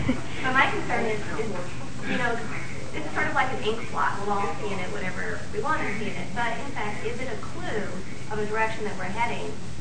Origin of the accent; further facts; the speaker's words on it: Seattle, Washington, United States; I'm from Seattle. My ward is 40% single, and we all go to church.